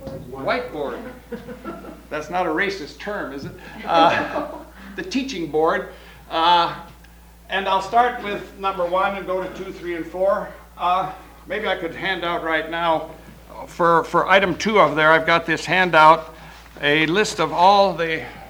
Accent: Illinois, United States; now in St. Louis, United States; I come from St. Louis, Missouri. Although I'm originally an Illinois farm boy

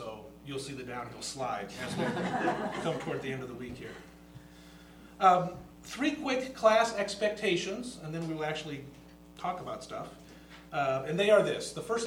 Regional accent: Omaha, Nebraska, United States; I am a pastor from Omaha, Nebraska. I'm an ELCA pastor.

